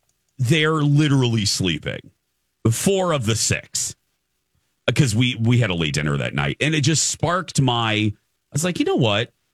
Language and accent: English; Indiana, United States; I grew up in Indiana, and in Indiana, you kids cannot sit at a bar.